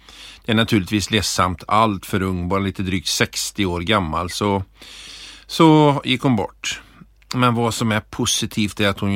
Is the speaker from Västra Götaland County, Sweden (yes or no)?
yes; Flobby, Västra Götaland County, Sweden; när jag växte upp i Flobby på 80-talet och var en liten pojk